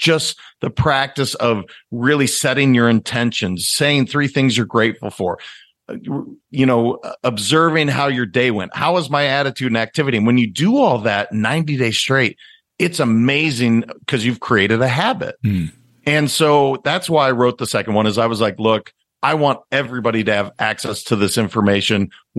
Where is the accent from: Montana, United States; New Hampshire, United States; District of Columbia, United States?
Montana, United States; And so I'm a kid from Montana that was taught boys don't cry.